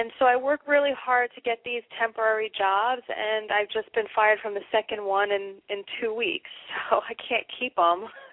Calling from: Miami, Florida, United States; Hi, from Miami.

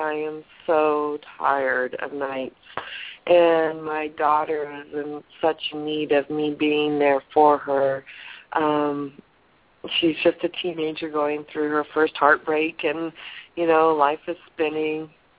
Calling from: California, United States; from California.

